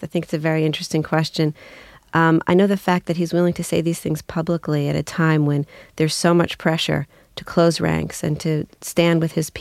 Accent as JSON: {"language": "English", "country": "United States", "said": "I come from the United States."}